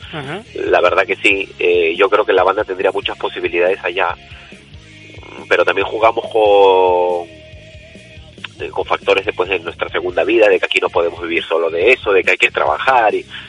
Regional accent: Pamplona, Navarre, Spain; pero somos de La Iruña y es así

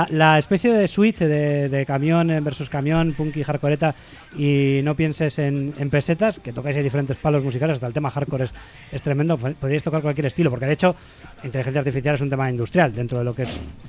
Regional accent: Basque Country, Spain; yo de pequeño decía que aquí en el País Vasco, qué raro era mi nombre

